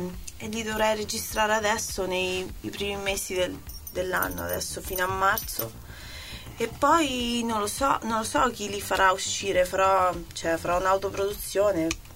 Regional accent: Terni, Umbria, Italy; also born or lived in Forlì; Da Terni, però ho vissuto tanti anni a Forlì.

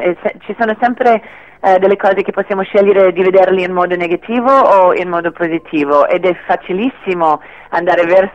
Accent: Canada; now in Italy; quando torno io in Canada, nel mio paese, mi sento un filo straniera.

